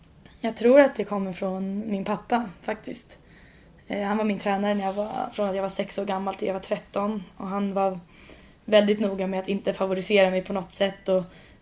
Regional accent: Sweden; moved away; trots att jag bara varit här i 2 år och jag kommer från Sverige då.

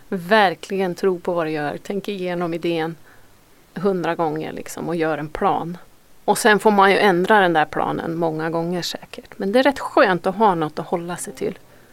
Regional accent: Sweden; Jag kommer ihåg att jag var hemma i Sverige då.

